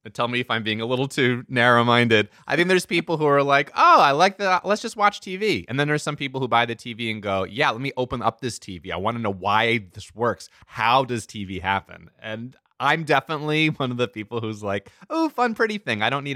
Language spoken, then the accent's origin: English; Lancaster, Pennsylvania, United States; That's what I grew up with in Lancaster in Pennsylvania.